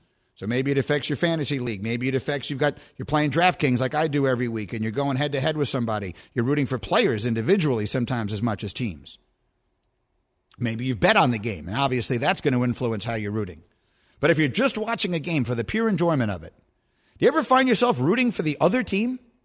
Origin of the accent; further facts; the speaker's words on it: New York, United States; I grew up in New York and rooted for the Knicks, and we hated the Pacers. And then I went to Chicago